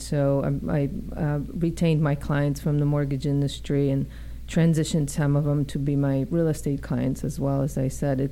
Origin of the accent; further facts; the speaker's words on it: Lodz, Łódź Voivodeship, Poland; I was born in Lodz. City of Lodz in Poland.